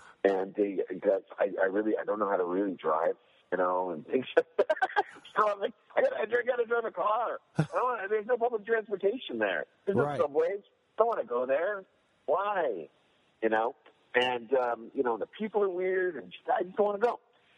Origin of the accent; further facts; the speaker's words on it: Pennsylvania, United States; I'm from Pennsylvania. I went to Temple University for graduate school in Philly.